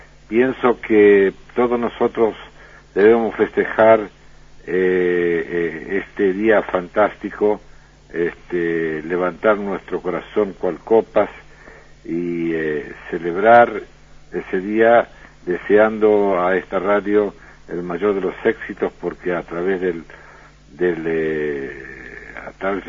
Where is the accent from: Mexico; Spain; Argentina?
Argentina; soy argentino